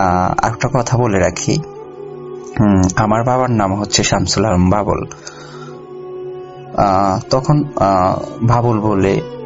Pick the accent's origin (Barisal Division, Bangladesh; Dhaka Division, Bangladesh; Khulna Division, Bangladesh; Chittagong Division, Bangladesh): Chittagong Division, Bangladesh; Sonaimuri; moved away; জেলা নোয়াখালী, সোনাইমুড়ি থানা। আমি বর্তমানে একজন প্রবাসী